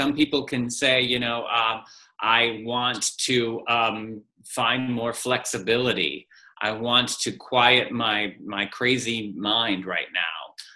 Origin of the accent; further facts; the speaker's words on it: Texas, United States; So I'm originally from Texas, and so yoga is not big in Texas.